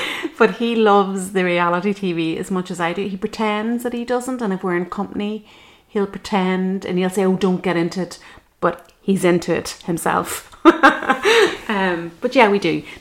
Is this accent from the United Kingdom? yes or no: yes; Northern Ireland, United Kingdom; I probably, growing up in the North, probably have a lot of Anglo influences.